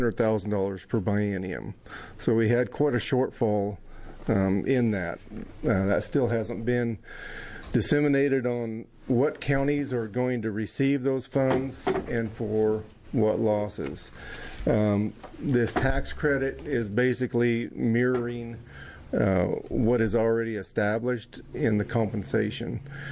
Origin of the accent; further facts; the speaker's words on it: Enterprise, Oregon, United States; I'm from Enterprise, Oregon, and I am the Wolf Committee Chairman for the Oregon Cattlemen's Association.